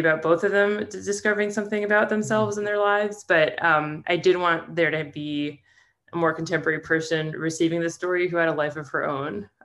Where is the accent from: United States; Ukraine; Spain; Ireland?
Ukraine; You know, I'm from Ukraine.